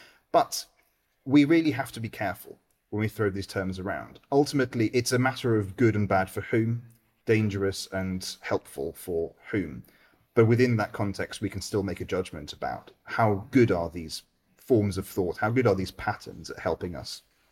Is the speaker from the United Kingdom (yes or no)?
yes; United Kingdom; speaking as a Brit now going in Italy and, you know, having been to America in the past